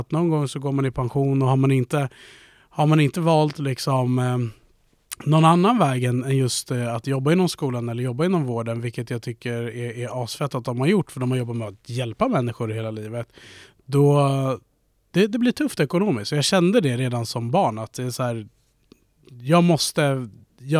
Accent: Örebro, Örebro County, Sweden; now in Stockholm, Sweden; Jag är från Örebro från början, så jag är ju på hemmaplan nu egentligen. Men de senaste 8 åren nere har spenderats i Stockholm.

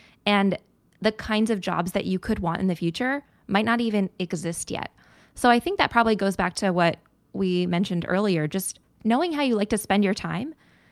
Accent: St. Louis, Missouri, United States; now in New York, United States; But I grew up in St. Louis, Missouri. And when we would visit New York as a kid, it was not my favorite.

